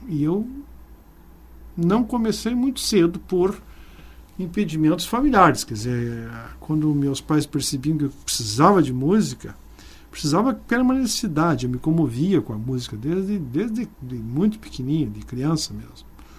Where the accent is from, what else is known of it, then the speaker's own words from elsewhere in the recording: Vacaria, Rio Grande do Sul, Brazil; also born or lived in Bom Jesus; Eu nasci em Bom Jesus, na fazenda em Bom Jesus. Mas eu fui para o colégio em Vacaria. Meu pai depois comprou uma casa em Vacaria.